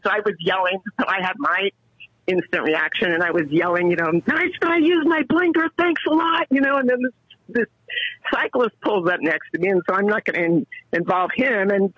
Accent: California, United States; Well, you know, I'm from California, so I say dude a lot.

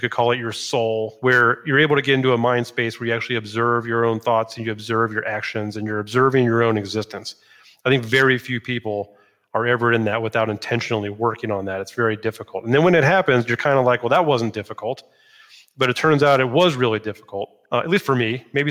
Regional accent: Scotland, United Kingdom; I'm not Italian, I'm Scottish

